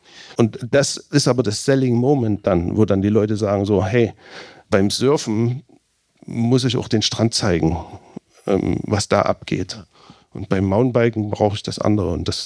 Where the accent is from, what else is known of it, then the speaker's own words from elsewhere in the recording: Gera, Thuringia, Germany; ich komme ja aus Gera